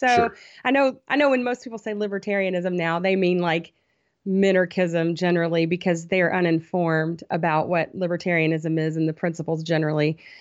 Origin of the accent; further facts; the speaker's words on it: Chattanooga, Tennessee, United States; I grew up in Chattanooga, Tennessee. I moved away for years and years and lived all over and moved back to Tennessee about 17 years ago almost